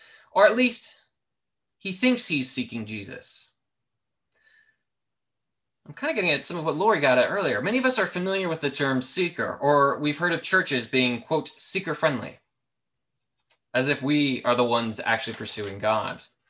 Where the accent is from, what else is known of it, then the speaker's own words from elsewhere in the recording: United States; And I'm American, so my references might be a bit more American than Canadian.